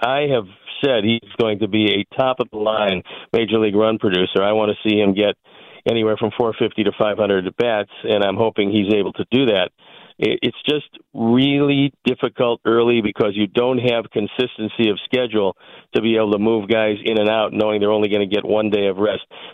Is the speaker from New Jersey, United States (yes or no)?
no; Cleveland, Ohio, United States; But that's because I was born and raised in Cleveland.